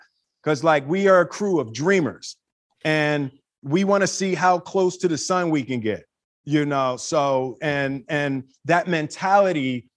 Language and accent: English; Philadelphia, Pennsylvania, United States; We gravitated to each other, growing up in Philly.